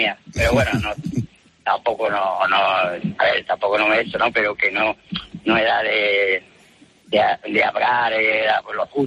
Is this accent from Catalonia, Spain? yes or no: yes; Barcelona, Catalonia, Spain; Yo soy de Barcelona.